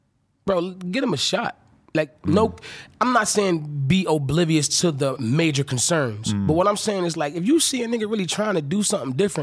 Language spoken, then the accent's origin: English; North Carolina, United States; I'm from North Carolina. It's legal, bitch.